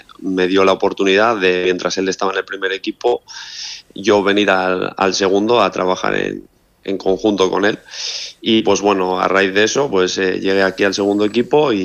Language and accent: Spanish; Getxo, Basque Country, Spain; now in Malaysia; Yo de Quecho.